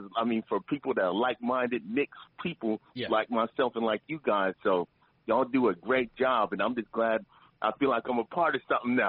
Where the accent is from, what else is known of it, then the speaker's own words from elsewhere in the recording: New York, United States; But, you know, I'm a New Yorker, though, too. But I just live out here.